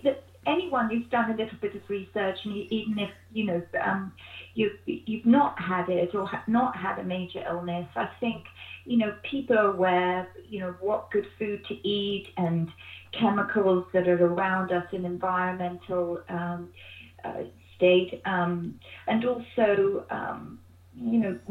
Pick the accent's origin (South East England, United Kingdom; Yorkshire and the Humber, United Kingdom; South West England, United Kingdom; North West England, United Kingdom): South East England, United Kingdom; St Leonards; So I'm British. I spent the first 12, 13 years of my life in Sussex, St. Leonard's